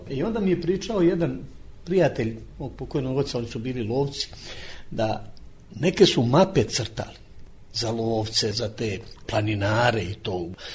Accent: Bijelo Polje, Bijelo Polje Municipality, Montenegro; also born or lived in Zemun; I onda se vratio iz Banje u Crnu Goru, Bijelo polje, tu smo živjeli.

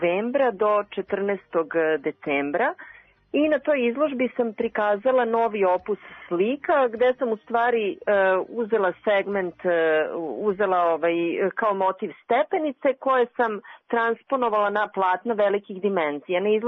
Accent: New Belgrade, Belgrade, Serbia; Odrasla sam u Novobeogradskom bloku, okružena istovetnim zgradama

